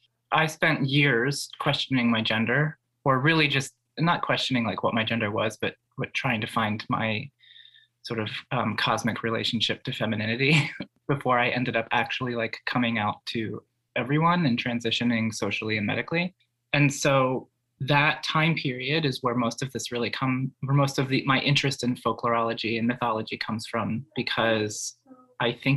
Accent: Delaware County, Pennsylvania, United States; now in Philadelphia, United States; I'm a artist, educator, storyteller, musician, performer person, born and raised in Delco and living, working in Philadelphia for like the past 13 years or so.

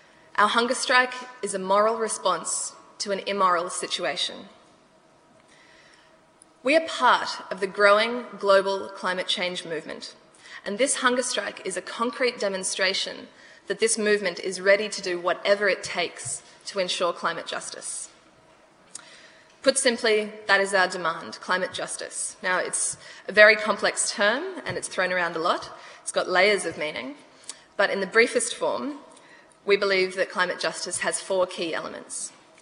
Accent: Brisbane, Queensland, Australia; I'm 23 years old and I'm from Brisbane, Australia.

